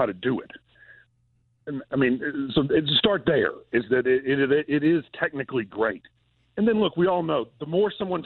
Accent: Mississippi, United States; I mean, so like I'm from Mississippi and Julian's from Kentucky.

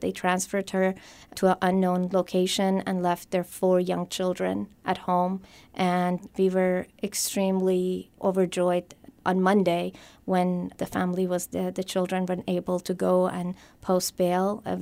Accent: Germany; now in United States; So I grew up in Germany and went through junior high and high school there before I moved to the United States.

